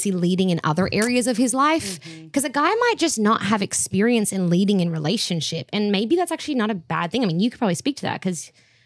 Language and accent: English; Australia; I mean, I'm Australian.